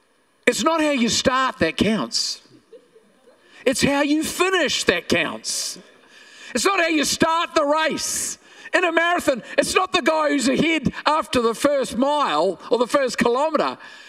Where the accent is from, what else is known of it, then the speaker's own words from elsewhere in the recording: New Zealand; now in Australia; But here I was living in Australia, new baby, no job. And I'm a Kiwi.